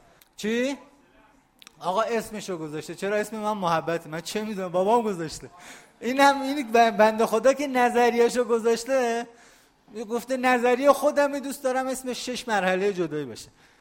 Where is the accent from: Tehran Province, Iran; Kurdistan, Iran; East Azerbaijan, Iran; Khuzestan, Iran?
Kurdistan, Iran; Sanandaj; خب من سنندجی هم، درسته؟